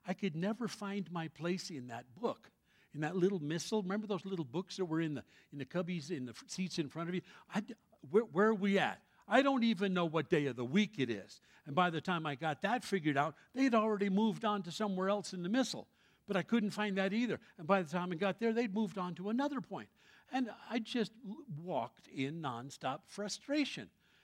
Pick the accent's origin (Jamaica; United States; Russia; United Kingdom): United States; New York City, New York; When I was a kid growing up, I grew up in New York City